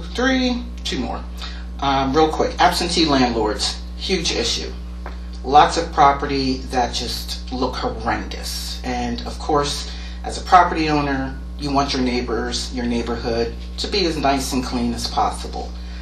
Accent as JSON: {"language": "English", "town": "Bethlehem", "region": "Pennsylvania", "country": "United States", "tie": "born or raised there", "said": "growing up in Bethlehem as a little girl, I used to be able to go to Madison Park on Ontario Street during the summertime"}